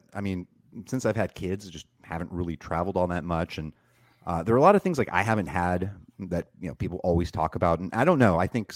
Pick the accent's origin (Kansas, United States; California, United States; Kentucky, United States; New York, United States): California, United States; Like me as a Californian, I almost have to defend it to people that say, "Oh, In-N-Out is garbage," right?